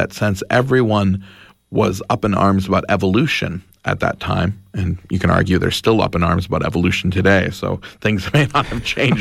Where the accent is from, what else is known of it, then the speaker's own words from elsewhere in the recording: Maine, United States; Well, I grew up in Maine, and there are a lot of storytellers there.